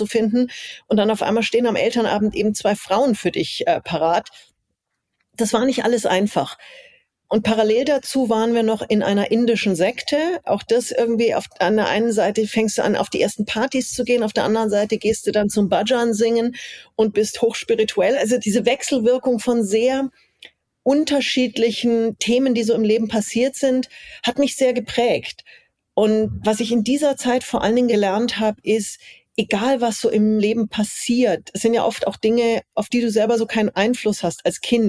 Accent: Munich, Bavaria, Germany; born there; Also ich wurde in München in der Tat als eineiger Zwilling geboren.

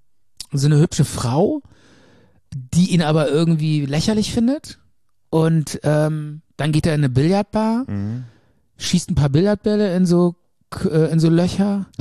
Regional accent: Rhineland, Germany; als Rheinländer, ne?

